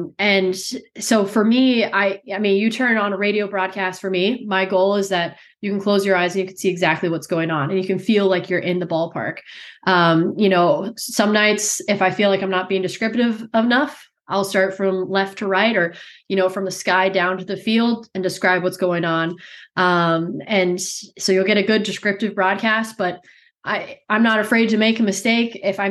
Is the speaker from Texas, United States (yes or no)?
yes; Dallas, Texas, United States; born there; I was born in Dallas. I was raised a Rangers fan.